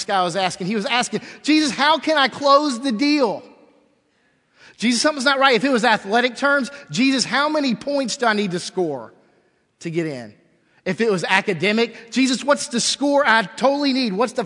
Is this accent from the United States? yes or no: yes; Lexington, Kentucky, United States; I'm a UK fan. I'm from Lexington, sorry.